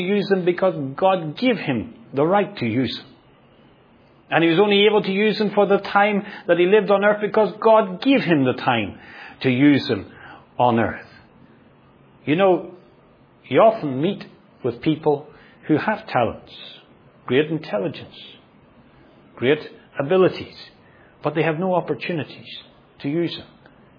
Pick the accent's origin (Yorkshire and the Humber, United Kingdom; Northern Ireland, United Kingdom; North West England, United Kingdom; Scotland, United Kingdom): Northern Ireland, United Kingdom; I grew up in Northern Ireland.